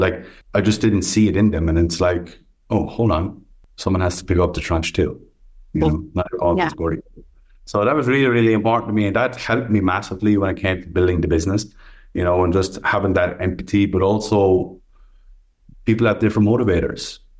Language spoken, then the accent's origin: English; Ireland; So I grew up in Ireland and we had a pub.